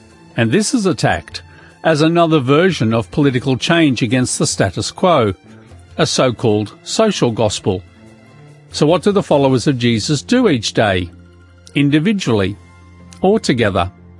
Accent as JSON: {"language": "English", "country": "Australia", "accent": "Australian", "lives_now": "Great Britain", "said": "As you can hear from my voice, although I live in Great Britain, I am not from here. My Australian accent gives me away the moment I open my mouth. I live here"}